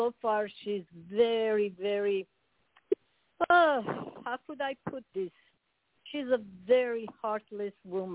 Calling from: Las Vegas, Nevada, United States; I'm calling from Las Vegas

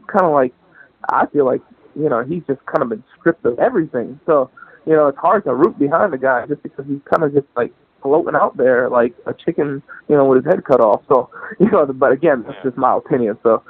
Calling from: New Jersey, United States; from New Jersey.

